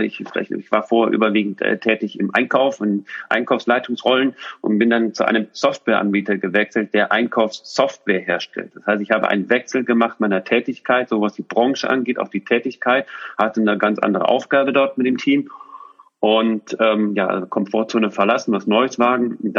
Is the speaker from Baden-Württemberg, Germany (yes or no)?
no; Düsseldorf, North Rhine-Westphalia, Germany; also born or lived in Switzerland; Und dann kam aus der Schweiz der Gedanke, wir ziehen nach Düsseldorf. Das heißt, meine Heimat, ich hatte nie mehr daran gedacht, dass es nochmal Wirklichkeit wird, nochmal in meine Heimat zurückzuziehen.